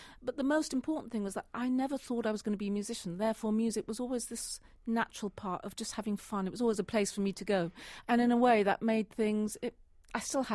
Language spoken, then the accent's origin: English; London, United Kingdom; Well, actually, I grew up mainly in London, and then I would come regularly to New York, and I really wanted to be a dancer.